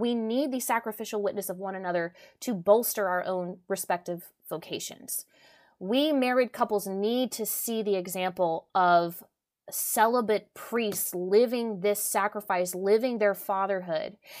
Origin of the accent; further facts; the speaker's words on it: Louisiana, United States; Like I'm Cajun French, he's French.